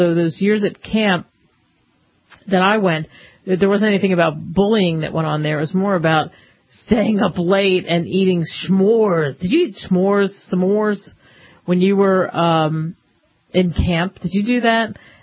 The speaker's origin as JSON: {"language": "English", "region": "New Jersey", "country": "United States", "said": "I'm from Jersey, can you tell? We love those things."}